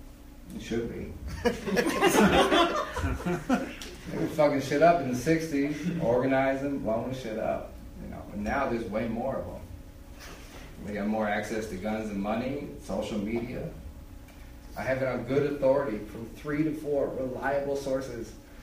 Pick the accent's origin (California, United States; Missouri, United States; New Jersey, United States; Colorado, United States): Colorado, United States